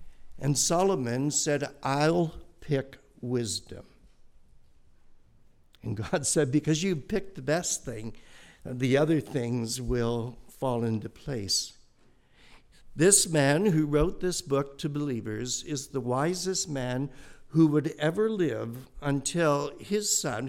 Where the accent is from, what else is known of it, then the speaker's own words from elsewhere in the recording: Canada; I'm a Canadian